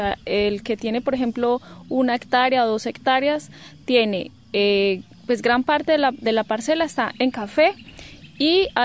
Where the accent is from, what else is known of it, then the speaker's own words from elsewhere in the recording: Riosucio, Caldas, Colombia; Soy de Colombia, de un resguardo indígena que se llama Cañamomo Loma Prieta, de un municipio que se llama Río Sucio Caldas.